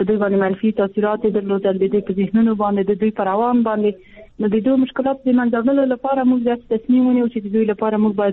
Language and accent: Pashto; Afghanistan; زه په افغانستان کې پیدا شوی یم زه د افغانستان یوه جلۍ یم